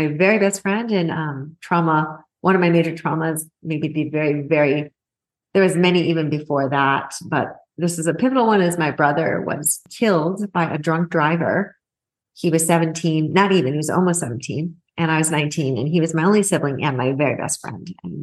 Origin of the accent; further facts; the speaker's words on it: Detroit, Michigan, United States; born there; I was born in the Detroit, Michigan area.